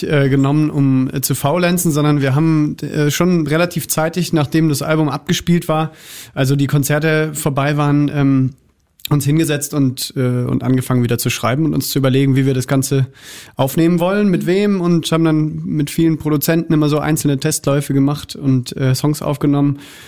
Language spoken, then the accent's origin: German; Baden-Württemberg, Germany; Ich komme aus Baden-Württemberg.